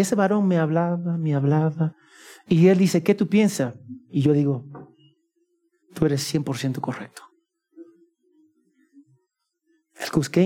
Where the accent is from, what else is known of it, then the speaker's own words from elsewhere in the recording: United States; now in Peru; No importa que yo soy de los Estados Unidos, no importa que ustedes son peruanos.